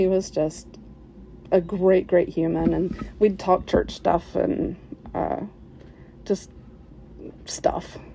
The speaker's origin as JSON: {"language": "English", "region": "West Virginia", "country": "United States", "tie": "born or raised there", "lives_now": "Cincinnati, United States", "said": "But I moved here and I didn't know a soul. And compared to where I grew up in West Virginia, you know, Cincinnati is a pretty big town. And my accent's mostly gone"}